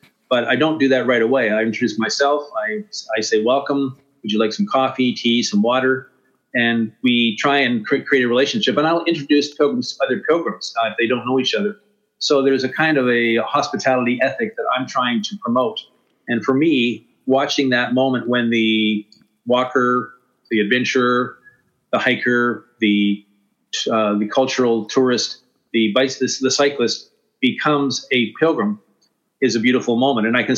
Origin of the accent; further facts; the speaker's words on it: Canada; I'm a hospitalero from Canada